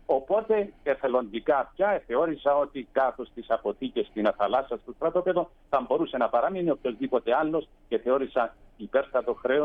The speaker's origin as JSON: {"language": "Greek", "country": "Cyprus", "said": "Ήμουν εγώ αξιωματικός ασφάλειας ΓΕΦ για ευνόητους λόγους, ως Κύπριος αξιωματικός."}